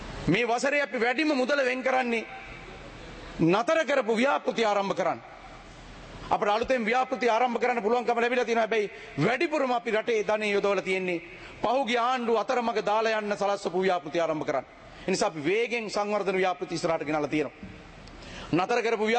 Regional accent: Middeniya, Southern Province, Sri Lanka; මම මිද්දණියේ මන්ත්‍රීවරයා මම මිද්දණිය මගේ ගම

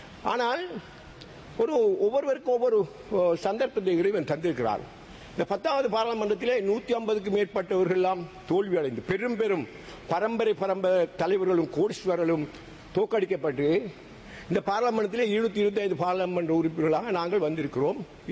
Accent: Addalaichenai, Eastern Province, Sri Lanka; எனது சொந்த ஊரான அட்டாளைச்சேனையிலே ஒரு இயற்கையான ஆறு இருந்தது.

